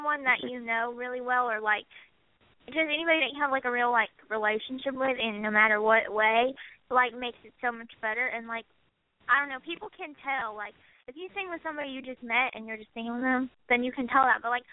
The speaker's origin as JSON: {"language": "English", "region": "Alabama", "country": "United States", "said": "I'm from North Alabama. I'm from a little north of Birmingham, so."}